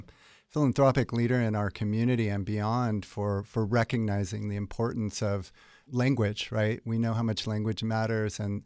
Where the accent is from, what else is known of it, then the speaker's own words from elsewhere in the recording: San Diego, California, United States; When I was a young person growing up in San Diego, we would regularly go down to Mexico for an evening, at lunch, and a night.